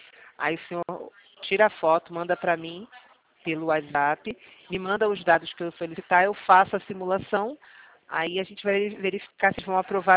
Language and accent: Portuguese; Rio de Janeiro, Brazil; eu sou aqui do Rio de Janeiro.